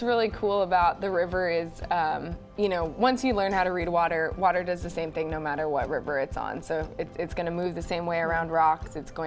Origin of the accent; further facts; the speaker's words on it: San Diego, California, United States; And so I'm from San Diego, so I always brought my surf wetsuit out with me